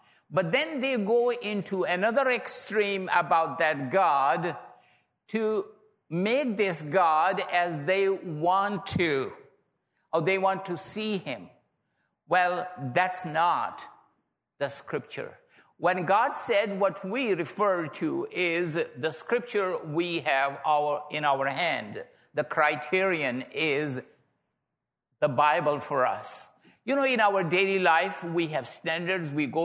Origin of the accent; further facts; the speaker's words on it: Pakistan; first language Pashto; English is a second language; My mother tongue is Pashto, then Urdu was medium, and then a lot of years were passed, and I arrived at age 30, and then I had to learn English language.